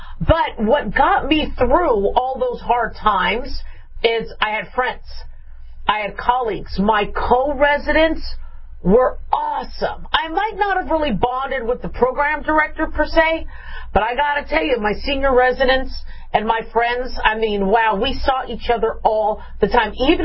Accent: Southwest, United States; because I grew up in the Southwest United States.

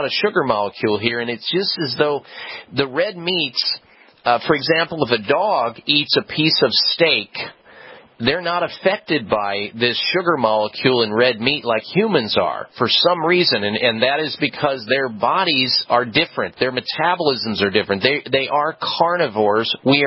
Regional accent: Iowa, United States; I know this because I grew up in Iowa

